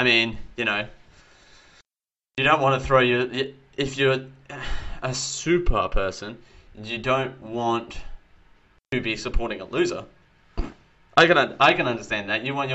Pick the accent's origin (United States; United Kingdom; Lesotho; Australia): Australia; Dalby, Queensland; born or raised there